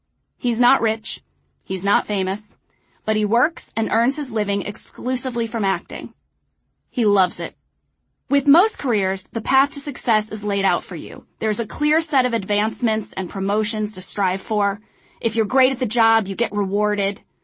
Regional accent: St. Louis, Missouri, United States; It's far enough from my hometown of St. Louis that I felt separated from my parents, but close enough that I could drive home on the weekends if I wanted.

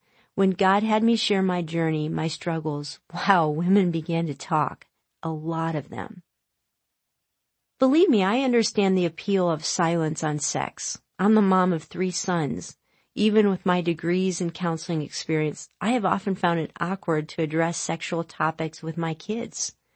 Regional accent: United States; my first language is English. I think in English and know most of the slang of my English-speaking American culture.

